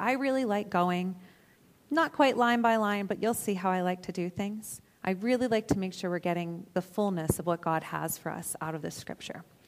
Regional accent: United States; I'm American, so I took some time to look up what exactly Remembrance Day is for

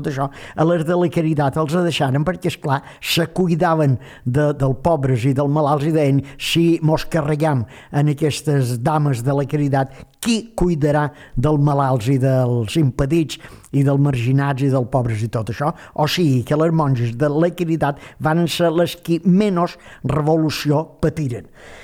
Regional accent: Pollença, Balearic Islands, Spain; ho dic perquè nosaltres de petit aquí a Pollença se feia una festassa

